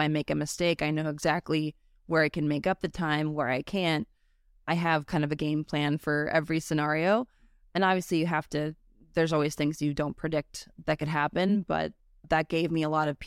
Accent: Minnesota, United States; growing up in Minnesota, I skied at night every single day.

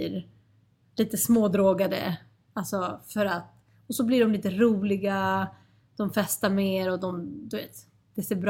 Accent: Stockholm, Stockholm County, Sweden; Jag växte upp vid Stureplansklubbarna

